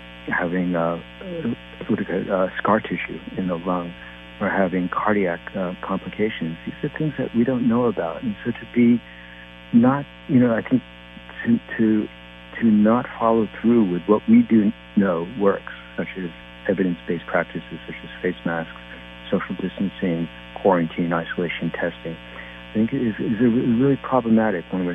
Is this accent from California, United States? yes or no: no; New Jersey, United States; now in Connecticut, United States; so, you know, I grew up in New Jersey, but I'm in Connecticut